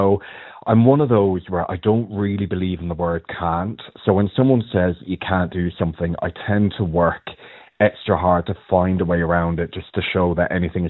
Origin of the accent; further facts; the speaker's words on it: Ireland; growing up in Ireland as a closeted gay guy, I guess, way back when